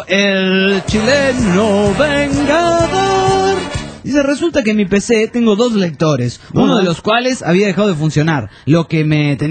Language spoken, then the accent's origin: Spanish; El Tocuyo, Lara, Venezuela; soy del Tocuyo, República Bolivariana de Venezuela